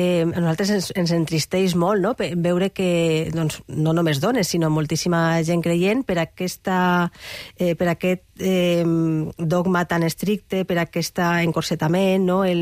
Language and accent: Catalan; Castelló de la Plana, Valencian Community, Spain; now in Barcelona, Spain; Jo soc de Castelló de la Plana, vaig formar amb les Bedrunes d'allà i amb la parròquia